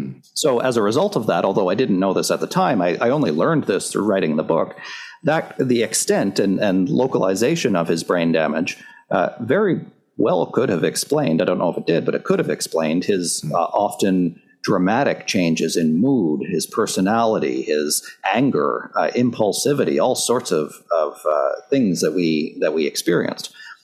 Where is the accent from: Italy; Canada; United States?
Canada; Cape Breton, Nova Scotia; So growing up in Cape Breton, Nova Scotia, you know, it's not a place where people normally talk about mental health or mental illness.